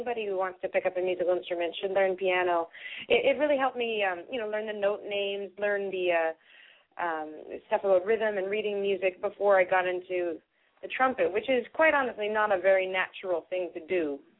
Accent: Chilliwack, British Columbia, Canada; I grew up in Chilliwack, British Columbia, to a very supportive family, not musicians, but just loved music, loved dancing.

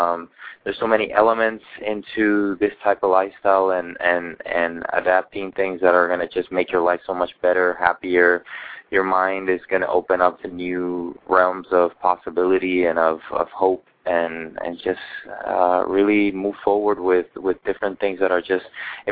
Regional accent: Cartagena, Bolívar, Colombia; now in Miami, United States; Well, I'm from Colombia, from Cartagena, born and raised

